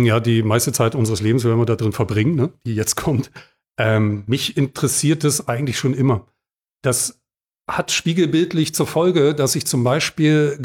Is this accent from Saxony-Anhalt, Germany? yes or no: yes; Dessau, Saxony-Anhalt, Germany; ich bin in Dessau geboren, im Osten groß geworden.